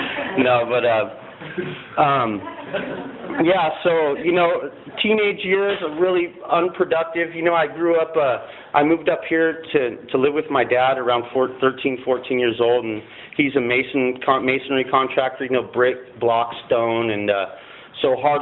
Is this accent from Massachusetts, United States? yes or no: no; Palm Springs, California, United States; also born or lived in Santa Maria; I was born here in Santa Maria, and soon after, my mom separated from my dad, took us down to Palm Springs